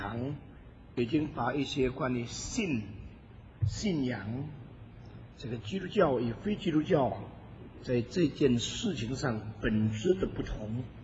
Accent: China; 比如说我们中国人的医学原理同西方的医学原理有一些很不同的地方。

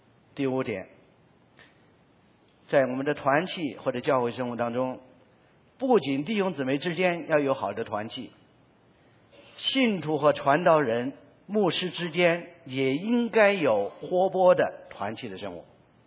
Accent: China

